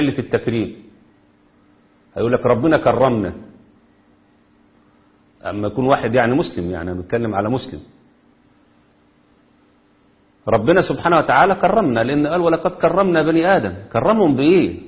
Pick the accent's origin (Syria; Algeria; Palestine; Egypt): Egypt; عندنا في مصر